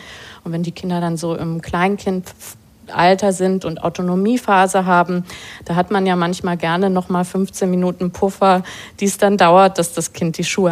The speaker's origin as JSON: {"language": "German", "region": "West Germany", "country": "Germany", "tie": "born or raised there", "said": "Und wir sind beide in Westdeutschland groß geworden, westdeutsche Sozialisation hat einfach gesagt, so gehört das."}